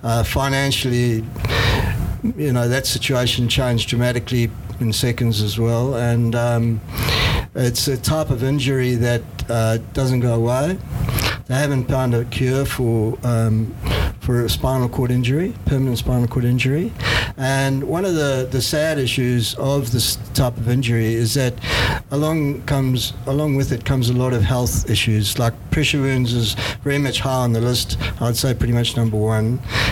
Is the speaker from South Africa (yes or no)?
yes; South Africa; I grew up in South Africa, as you can tell, and from a very young age, I started surfing